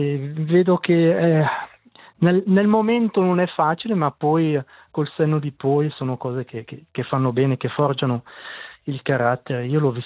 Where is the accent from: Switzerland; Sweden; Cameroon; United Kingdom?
Switzerland; Verdabbio, Graubünden; ho avuto la fortuna e il piacere di insegnare 5 anni a Gruno, dunque poco distante dal mio paese, da Verdabbio